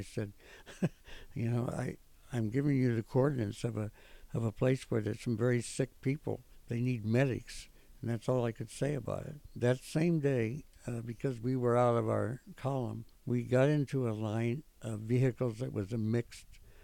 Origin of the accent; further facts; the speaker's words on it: Iowa, United States; I don't know what the hell the password is, but I'm from Iowa